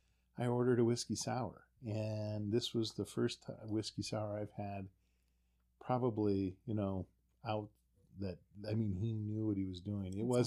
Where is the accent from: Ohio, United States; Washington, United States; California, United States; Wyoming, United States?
Wyoming, United States; at least growing up in Wyoming as a kid, your goal wasn't to have two beers and enjoy the taste.